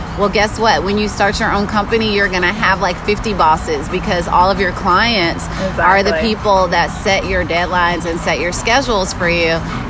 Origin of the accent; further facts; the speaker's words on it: Houston, Texas, United States; I'm from Houston.